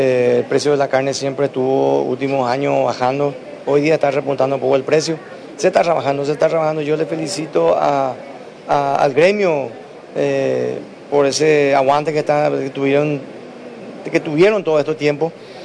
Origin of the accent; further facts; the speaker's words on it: Paraguay; como paraguayo, tenemos que ayudarnos todos